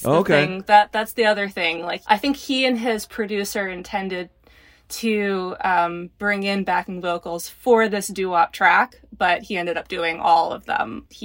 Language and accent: English; New Jersey, United States; I'm technically from New Jersey, but I mean, it's all kind of the same after a while.